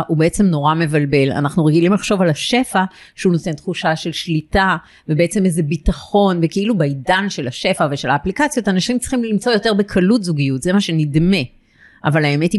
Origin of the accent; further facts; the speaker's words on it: Givatayim, Tel Aviv District, Israel; אנחנו לא, בגבעתיים זה לא היה, לא גדלנו בשכונת העוני